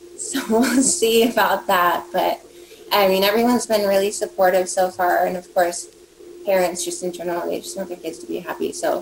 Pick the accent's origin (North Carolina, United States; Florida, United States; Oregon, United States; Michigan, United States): Oregon, United States; Portland; I grew up in the Pacific Northwest.